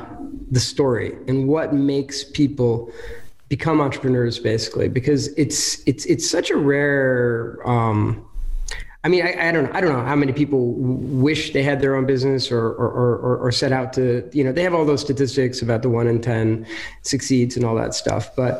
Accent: United States; now in Krakow, Poland; I'm an American who ended up living in Krakow, Poland.

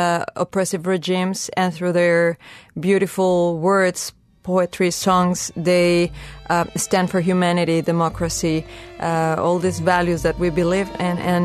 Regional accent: Mexico City, Mexico; now in New York, United States; I'm a singer, and I'm from Mexico City, and I live in New York.

